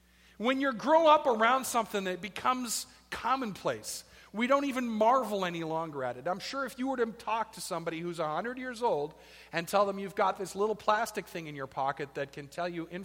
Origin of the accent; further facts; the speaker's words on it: East Coast, United States; It was a Christian home. My folks were committed to going to church. I grew up on the East Coast, so everyone got dressed up in their best threads and went to church every Sunday.